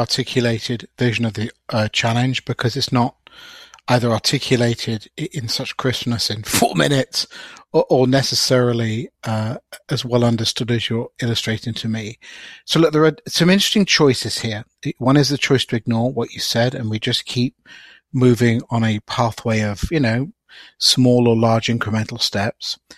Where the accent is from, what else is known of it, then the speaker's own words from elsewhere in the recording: England, United Kingdom; So if you were king for a day, of course, as English people, we understand that construct, right?